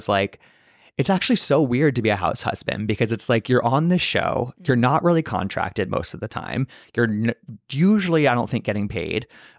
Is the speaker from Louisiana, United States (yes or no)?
no; Manhattan, New York, United States; he acknowledged like, we both grew up well off in the city. Like, we grew up in Manhattan, but like, we're not trust fund babies.